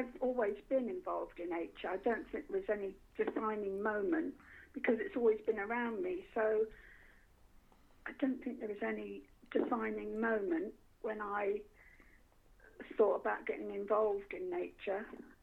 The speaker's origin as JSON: {"language": "English", "town": "Ringwood", "region": "South East England", "country": "United Kingdom", "tie": "born there", "said": "Yes, I was born in the New Forest. So I was born in Ringwood in the New Forest, so the New Forest was always on my doorstep."}